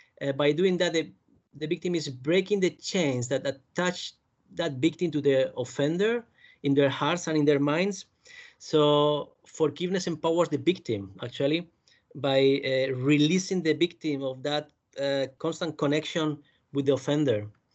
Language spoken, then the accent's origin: English; Castellón, Valencian Community, Spain; English is a second language; moved away as an adult; now in United Kingdom; Originally, I'm from Spain, but I came to England 11 years ago now, and I came to do my research in the Peace Department of Bradford University, although my home university is in Spain, in a town called Castellón